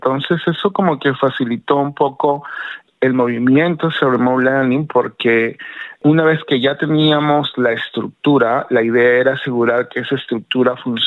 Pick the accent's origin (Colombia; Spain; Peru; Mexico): Peru; desde España, Chile, bueno, yo soy de Perú